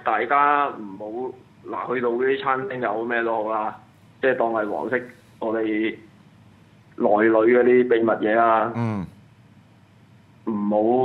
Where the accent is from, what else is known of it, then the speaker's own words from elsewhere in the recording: Hong Kong; 如果我哋香港人可以齊心一嘢宣傳，